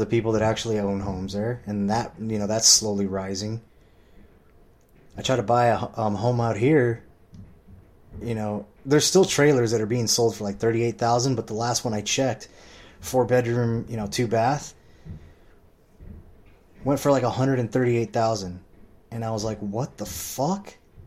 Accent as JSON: {"language": "English", "town": "Huntington Beach", "region": "California", "country": "United States", "tie": "born or raised there", "said": "And I'm like, dude, I grew up in Huntington Beach. This is my fucking town."}